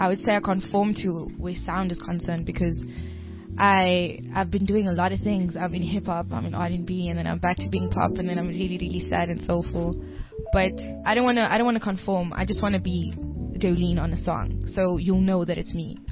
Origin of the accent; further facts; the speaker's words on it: Cape Town, Western Cape, South Africa; now in Johannesburg, South Africa; I'm from Cape Town.